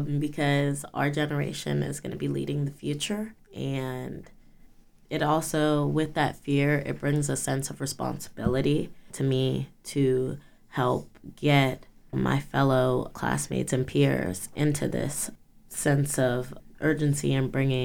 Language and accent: English; Braddock, Pennsylvania, United States; For me, I grew up in Braddock. So we have a steel mill right near us.